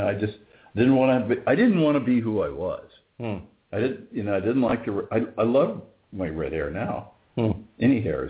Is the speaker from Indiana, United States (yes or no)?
yes; Indiana, United States; I grew up in Indiana, and it's a lot smaller now